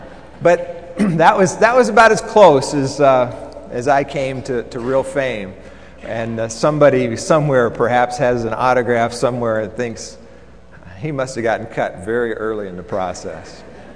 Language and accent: English; Dallas, Texas, United States; when I was growing up in Dallas